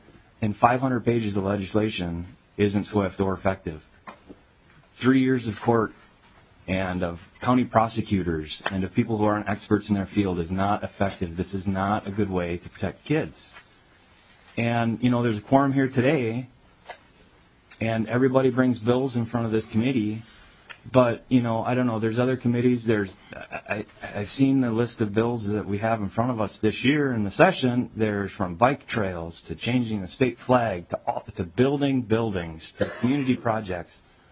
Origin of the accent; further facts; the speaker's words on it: Hoyt Lakes, Minnesota, United States; I'm from Hoyt Lakes, Minnesota.